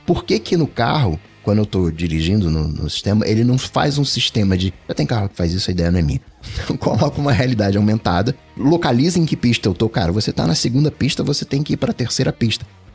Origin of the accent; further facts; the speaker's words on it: Rio de Janeiro, Brazil; Cara, eu sou carioca, né?